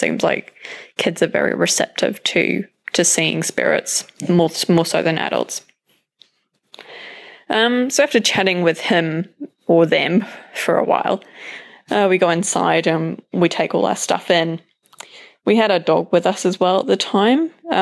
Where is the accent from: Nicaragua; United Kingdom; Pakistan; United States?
United Kingdom; now in New Zealand; I'm from New Zealand, but I'm from the UK originally.